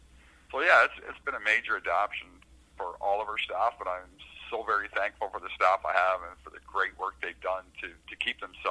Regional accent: Brighton, Ontario, Canada; I've been blessed with being able to live in Brighton my entire life. I was born in Trenton and born and raised here in Brighton.

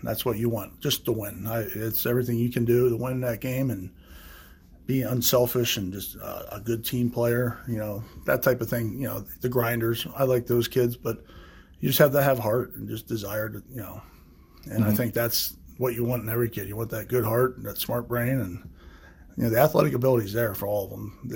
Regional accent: Lewisburg, Pennsylvania, United States; I think it's that small field like where I grew up back in Lewisburg with Bucknell University around.

